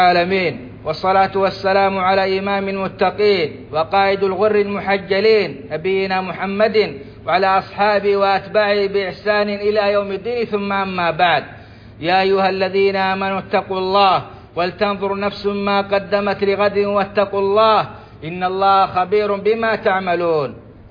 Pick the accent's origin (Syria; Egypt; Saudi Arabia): Saudi Arabia